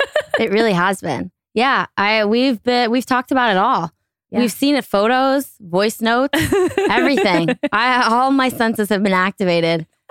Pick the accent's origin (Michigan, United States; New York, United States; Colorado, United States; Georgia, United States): New York, United States; he was like super like this LA guy. And I was from New York.